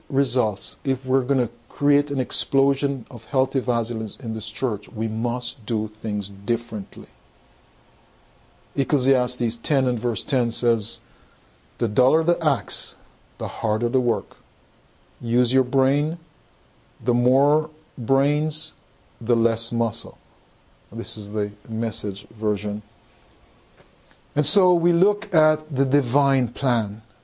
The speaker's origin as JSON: {"language": "English", "region": "Texas", "country": "United States", "said": "I'm from Texas. And if you follow the Texas line down, at the union level, we have some tremendous leaders that are on fire for evangelism."}